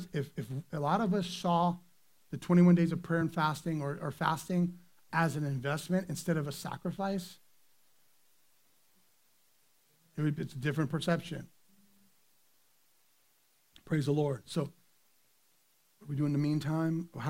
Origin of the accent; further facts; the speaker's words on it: United States; I will remind you before that I'm an American, and I am American. I have my American flag.